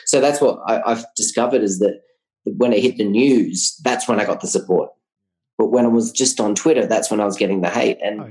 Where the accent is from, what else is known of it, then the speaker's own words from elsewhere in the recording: Australia; Yes, I'm foreigner. Yes, I'm an Australian, but no, I'm not a sex tourist.